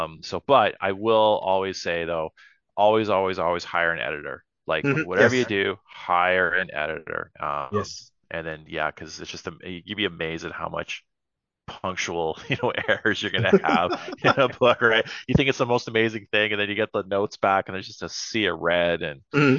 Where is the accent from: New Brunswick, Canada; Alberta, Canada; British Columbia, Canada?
Alberta, Canada; Edmonton; doing contract work in Edmonton, which is my hometown